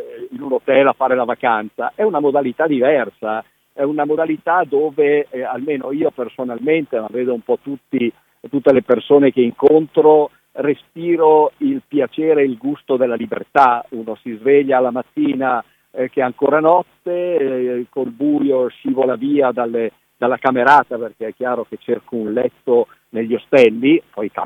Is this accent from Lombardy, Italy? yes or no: yes; Palazzago, Lombardy, Italy; tornare a Bergamo, al mio paese Palazzago